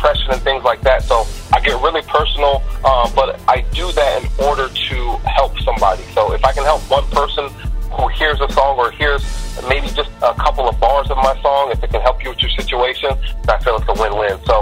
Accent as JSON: {"language": "English", "town": "Bremerton", "region": "Washington", "country": "United States", "said": "I am from the Seattle area. Most notably, it's called a small town called Bremerton."}